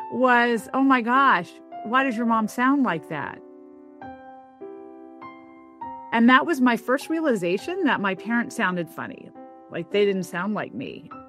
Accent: Memphis, Tennessee, United States; I grew up in Memphis, Tennessee, definitely an accented place that was aware of its accent. All my formative accent years were there, and I didn't notice that my parents sounded different.

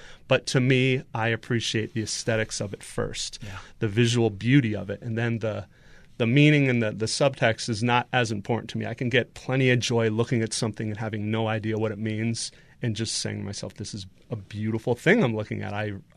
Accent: East Coast, United States; Growing up on the East Coast where everything's just, you know, green and hills and mountains, it gets kind of old.

